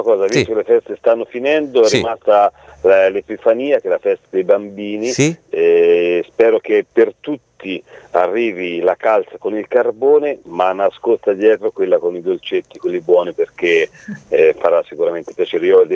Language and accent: Italian; Tuscany, Italy; Io sono toscano